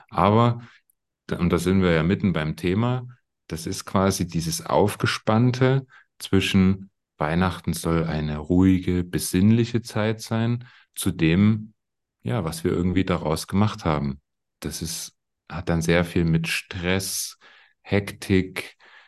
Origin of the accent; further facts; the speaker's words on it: Saxony, Germany; gerade bei uns im Erzgebirge und in Sachsen